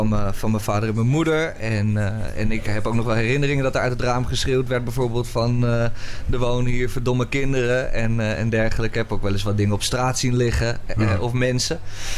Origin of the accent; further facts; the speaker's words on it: Amsterdam, North Holland, Netherlands; Ik ben onlangs 31 geworden. Ik heb tot mijn tiende in de Nieuwmarktbuurt gewoond op Spenhuissteeg.